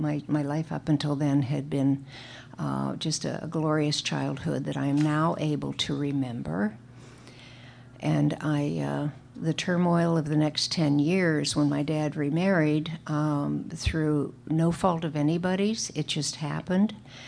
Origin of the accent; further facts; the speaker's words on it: Pittsburgh, Pennsylvania, United States; I grew up in Pennsylvania, in the wonderful steel town, Pittsburgh.